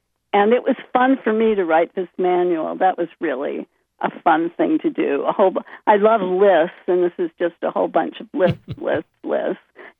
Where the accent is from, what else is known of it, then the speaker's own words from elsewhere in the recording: Bangor, Maine, United States; I loved growing up in Maine, and I loved Bangor, and I loved knowing all these people walking downtown.